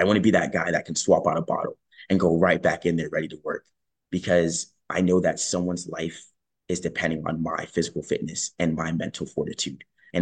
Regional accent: Florida, United States; I am from South Florida.

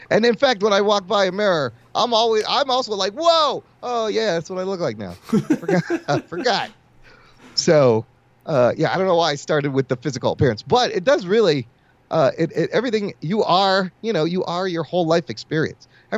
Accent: United States; born there; I'm a Pakistani, American, you know, born in America with immigrant parents

